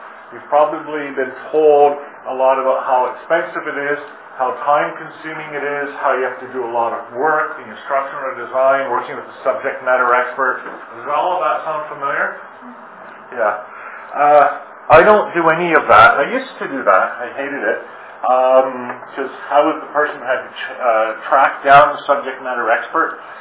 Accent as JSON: {"language": "English", "country": "Canada", "said": "For those of you who don't know … I'm here from Canada."}